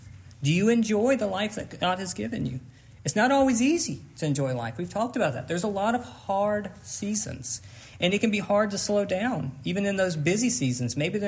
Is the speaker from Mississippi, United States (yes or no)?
yes; Mississippi, United States; I just said, I'm from Mississippi.